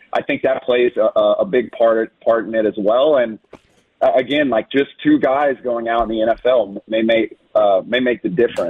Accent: Lake Charles, Louisiana, United States; now in New York, United States; I grew up in Lake Charles, Louisiana.

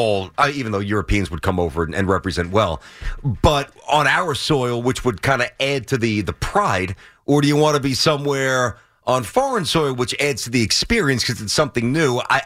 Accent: Brooklyn, New York, United States; because I grew up in Brooklyn.

